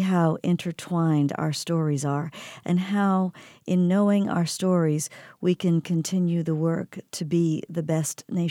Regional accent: Mississippi, United States; particularly my home state, Mississippi.

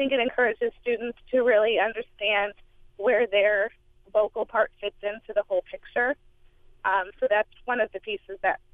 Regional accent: Champaign, Illinois, United States; I grew up in the Champaign schools

